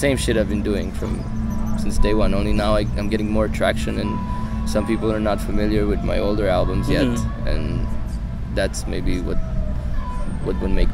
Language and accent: English; Slovenia; No, I grew up in Central Europe. I'm from Slovenia.